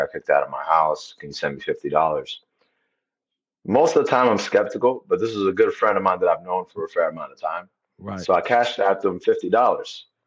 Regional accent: San Diego, California, United States; But yeah, I grew up in San Diego, California.

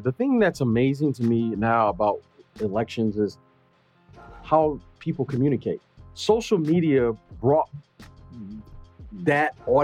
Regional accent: Michigan, United States; I grew up in Michigan.

